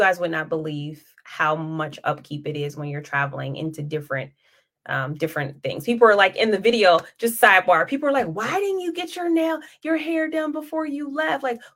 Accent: Ohio, United States; now in Japan; I'm from Ohio.

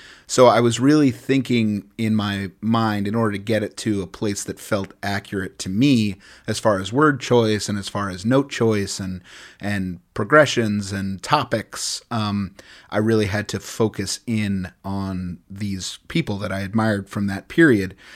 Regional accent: New York City, New York, United States; And she was coming from Tennessee, and I was coming from New York City.

